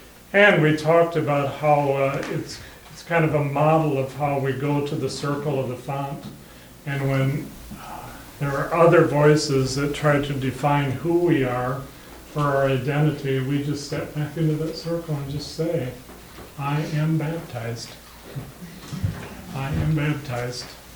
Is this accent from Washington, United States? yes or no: yes; Freeland, Washington, United States; I'm from Whidbey Island, Freeland, Trinity Church.